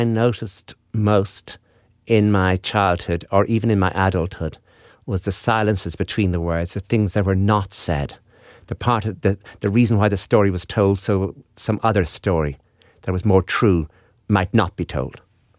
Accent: Wexford, Leinster, Ireland; And we're from Wexford.

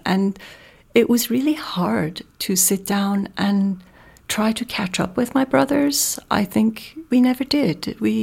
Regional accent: Tehran, Tehran Province, Iran; here I was, a Jewish person growing up in Tehran

